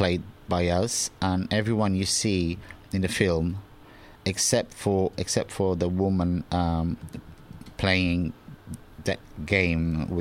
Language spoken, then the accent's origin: English; Macau; also born or lived in Mozambique; I did spend my entire childhood in Macau. I was born in Mozambique, but then I spent my childhood in Macau. And I hadn't been to Macau in 30 years.